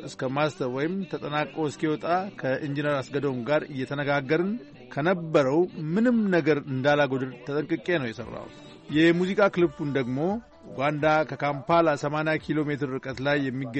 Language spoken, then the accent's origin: Amharic; Eritrea; moved away as an adult; now in Sweden; እኔ ኤርትራ ሳለው ያደግኩበት አሄሪያ በተባለው ሰፈር